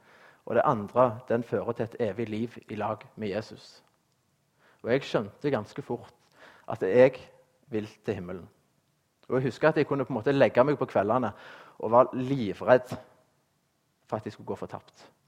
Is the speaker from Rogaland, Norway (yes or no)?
yes; Rogaland, Norway; Når jeg vokste opp inn i Ryfylke, som dere sikkert vet, nærmeste nabo til bedehuset